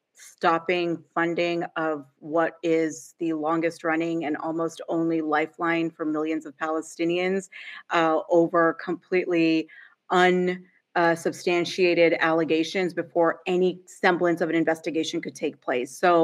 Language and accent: English; Vancouver, British Columbia, Canada; also born or lived in United States; So I have a weird story, but I grew up in Vancouver somewhat. And then I grew up between the US and Canada, but Vancouver, yeah.